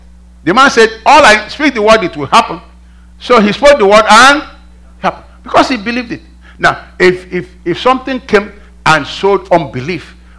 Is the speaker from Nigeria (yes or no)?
yes; Lagos, Nigeria; I can cook up one for you. I'm from Lagos, remember?